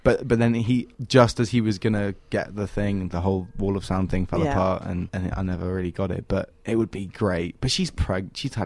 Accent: England, United Kingdom; I'm doing terribly in England. Like, I wouldn't even be able to. If I played a home show in my hometown, like, I wouldn't sell it out or anything.

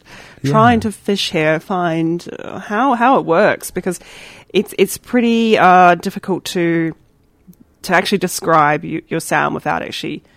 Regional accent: New Zealand; I'm from New Zealand, so they call them flats.

